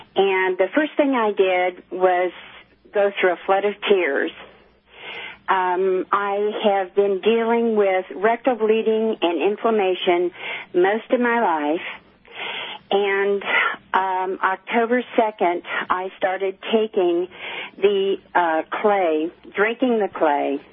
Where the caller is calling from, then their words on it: Fredericksburg, Texas, United States; I am calling you from Fredericksburg, Texas. I'm not too far from Perrier.